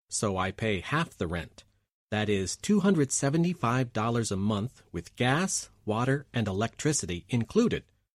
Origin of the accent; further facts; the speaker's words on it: Coventry, West Midlands, United Kingdom; from Coventry, England.